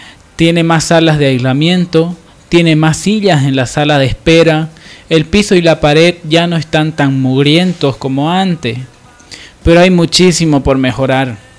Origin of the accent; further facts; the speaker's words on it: Bolivia; la incapacidad que hemos tenido como bolivianos de desmitificar este tema